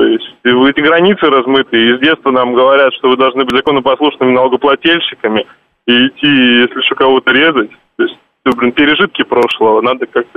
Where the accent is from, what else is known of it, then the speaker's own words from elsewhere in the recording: Russia; born there; Я просто родился в России.